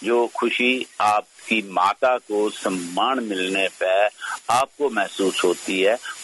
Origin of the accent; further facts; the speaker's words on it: Jammu and Kashmir, India; first language Dogri; Hindi is a second language; मैं डोगरी का लेखक हूँ, मैं उस भाषा में लिखता हूँ जो मेरी मातृभाषा है